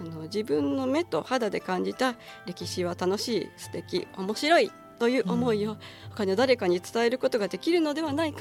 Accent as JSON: {"language": "Japanese", "region": "Aichi", "country": "Japan", "tie": "born or raised there", "said": "三河生まれ三河育ちですが"}